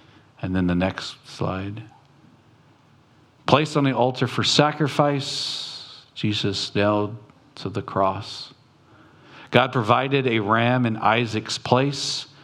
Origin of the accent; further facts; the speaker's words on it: Long Beach, California, United States; I know some of you are farmers or whatever, but I'm from Long Beach.